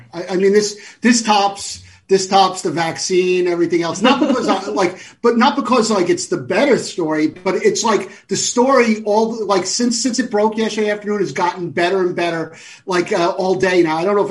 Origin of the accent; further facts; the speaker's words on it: New York, United States; I was from New York, so.